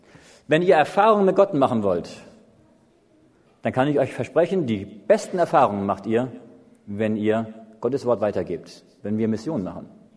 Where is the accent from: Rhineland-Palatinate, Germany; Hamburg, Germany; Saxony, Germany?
Hamburg, Germany; also born or lived in Schleswig-Holstein / Berlin; Ich bin geboren in Hamburg, in Norddeutschland, aufgewachsen auch in Hamburg, in Schleswig-Holstein, in Berlin teilweise.